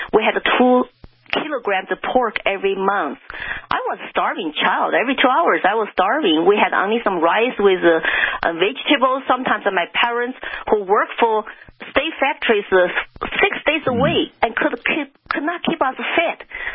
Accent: China; moved away; when I grew up in China, I did not know the truth.

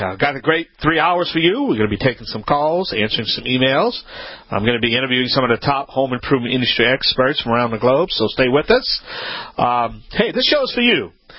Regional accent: Slidell, Louisiana, United States; that very devastating Hurricane Ida that ripped through my hometown of Slidell, Louisiana.

